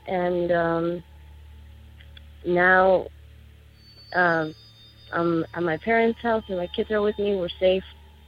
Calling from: Tucson, Arizona, United States; I'm calling from Tucson, Arizona.

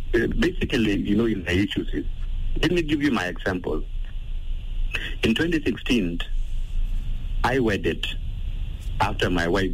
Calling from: Rumbek, Lakes, South Sudan; from Rumbek.

